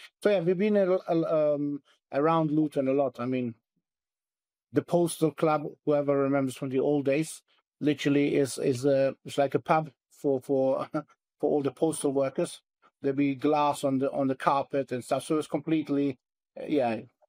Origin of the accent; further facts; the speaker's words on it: Bosnia & Herzegovina; moved away as an adult; also born or lived in Germany; now in United Kingdom; So I was born basically in Bosnia. I went to Germany as a kid. I came back as a junior, just about 2 years before military